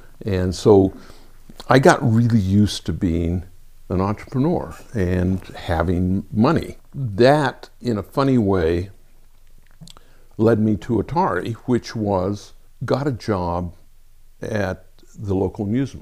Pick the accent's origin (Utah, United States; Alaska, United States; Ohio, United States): Utah, United States; I was born and raised in Utah